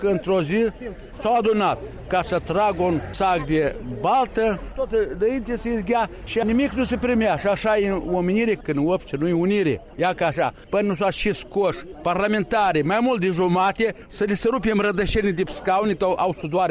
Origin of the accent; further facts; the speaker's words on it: Moldova; Noi suntem moldoveni și Moldova trebuie să existe pe pământ